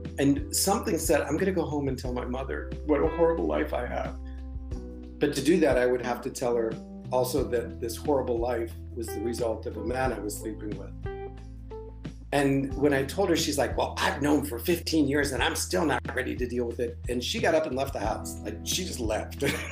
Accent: Midwest, United States; I think it comes in part because I grew up in the Midwest.

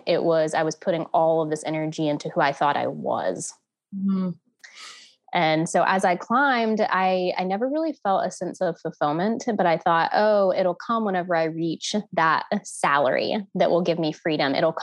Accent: the South, United States; I was born and raised in the South in a lower income area.

